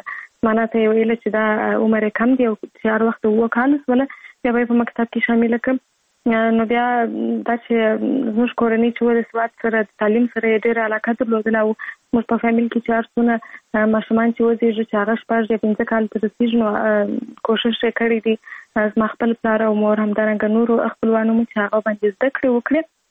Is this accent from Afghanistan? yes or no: yes; Kandahar, Afghanistan; born there; زه په کندهار ولایت کې زیږیدلې یم، او اوس فلحال په کندهار ولایت کې اوسېږم.